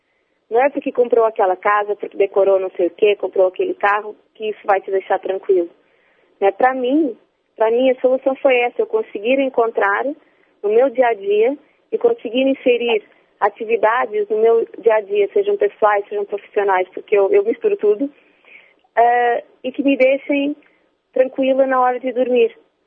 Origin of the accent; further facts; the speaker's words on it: Portugal; also born or lived in Rome, Italy; Eu sou portuguesa.